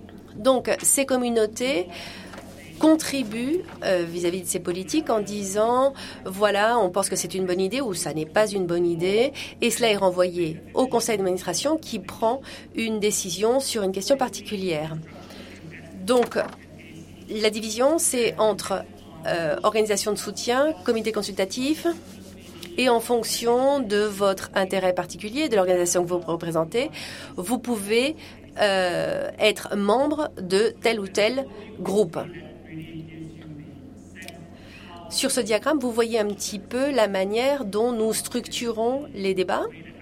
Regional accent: Nigeria; Je viens du Nigeria.

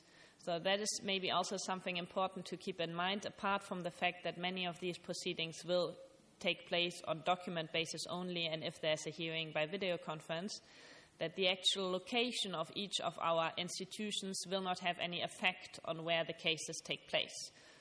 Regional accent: Germany; English is a second language; I'm originally from Germany, as you will be able to tell both from my name and my accent.

